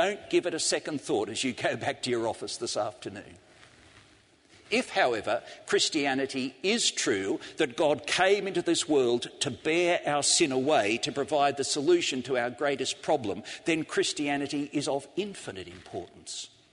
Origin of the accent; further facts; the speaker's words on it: Sydney, New South Wales, Australia; When I was growing up in Australia, my parents sent me to Sunday school. That seemed so unfair to me. We lived on the beach at Coogee in Sydney's eastern suburbs